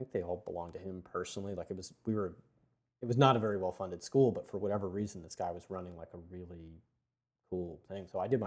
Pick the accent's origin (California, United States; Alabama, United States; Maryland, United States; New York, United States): California, United States; Santa Cruz; And then I'm from Santa Cruz, so it was like skate graphics and surf graphics.